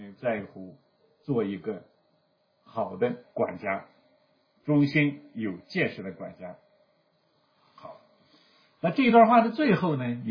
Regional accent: China; 那我们中国人对二更三更是比较熟悉的，对吧？

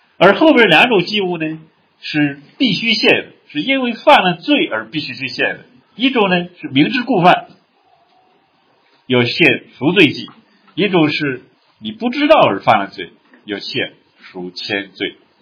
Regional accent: China; 我发现这个东西是我们中国人的嗜好

